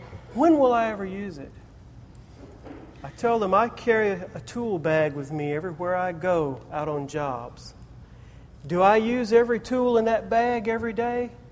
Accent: the South, United States; I'm from the South. I was raised with Southern traditions. And yes, sir, and yes, ma'am, were a very real part of my upbringing.

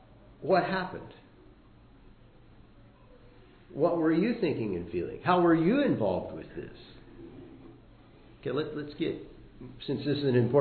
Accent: Kansas, United States; I used to do quite a bit of hunting. I grew up in Kansas.

